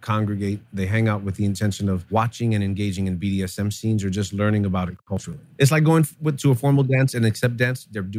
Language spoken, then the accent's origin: English; New York City, New York, United States; So I grew up here in New York City.